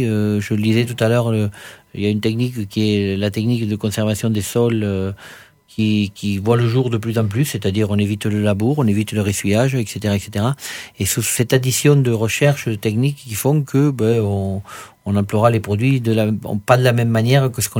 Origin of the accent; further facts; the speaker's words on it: Occitanie, France; je préfère du conventionnel qui est produit chez nous en Aveyron avec une identité forte